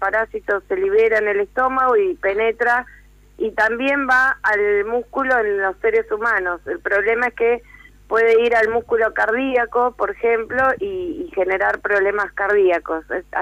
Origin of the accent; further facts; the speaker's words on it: Santa Fe, Argentina; Yo soy de Santa Fe y bueno, sabemos lo que es la faena casera